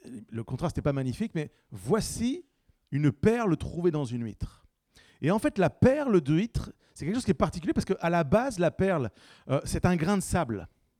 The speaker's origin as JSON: {"language": "French", "town": "Bordeaux", "region": "Nouvelle-Aquitaine", "country": "France", "said": "je viens de Bordeaux à la base, donc je suis à fond sur les huîtres"}